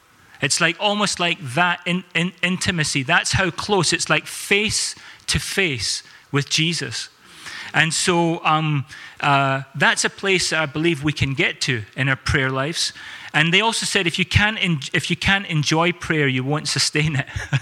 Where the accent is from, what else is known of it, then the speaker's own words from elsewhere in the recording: South Africa; And growing up in South Africa, everything is like, don't worry, be happy, man.